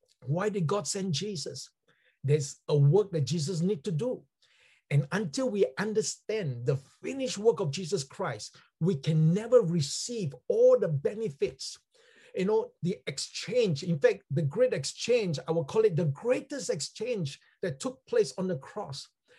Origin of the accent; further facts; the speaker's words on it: Singapore; I was still learning the language during that time, because I'm a Singaporean, not like Malaysian.